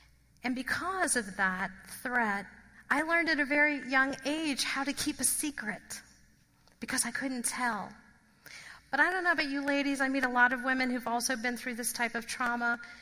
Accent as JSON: {"language": "English", "town": "New Orleans", "region": "Louisiana", "country": "United States", "said": "But I am from New Orleans. My mom and dad are from the South as well."}